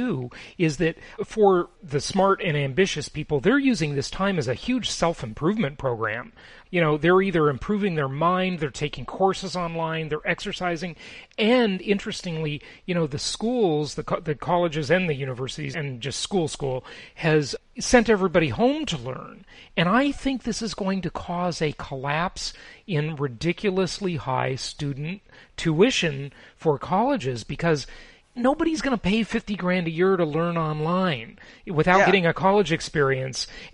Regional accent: California, United States; now in Florida, United States; Now, note that I'm from California almost all of my life, the socialist republic with super high taxes, worse than New York, by the way.

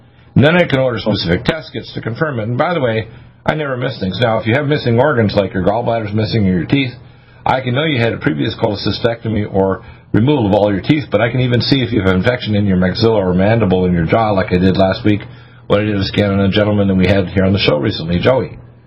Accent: Dartmouth, Nova Scotia, Canada; I was raised in Dartmouth, Nova Scotia.

